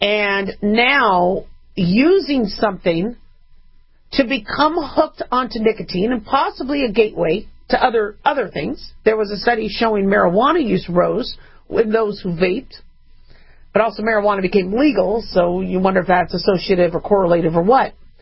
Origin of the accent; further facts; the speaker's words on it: United States; But I'm also American, and I also understand our constitutional rights.